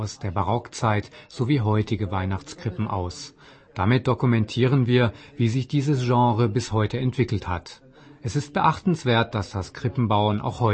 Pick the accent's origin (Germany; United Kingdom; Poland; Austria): Poland; Ich stamme aus Polen, das als tief religiöses Land gilt.